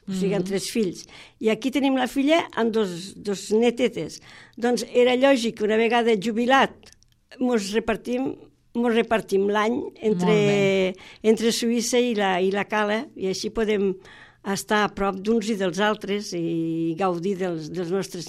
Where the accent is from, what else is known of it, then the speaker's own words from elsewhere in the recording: Catalonia, Spain; also born or lived in Switzerland; jo sóc catalana, sóc de la Cala